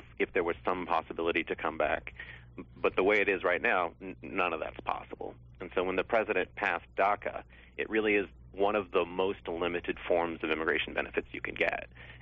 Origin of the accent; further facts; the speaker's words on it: Oklahoma, United States; You know, I'm actually from Oklahoma.